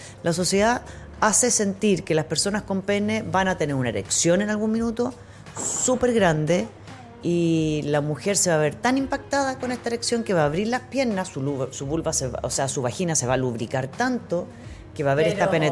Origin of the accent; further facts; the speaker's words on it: United States; Spanish is a second language; Yo soy súper gringa, todos saben, entonces veo Friends.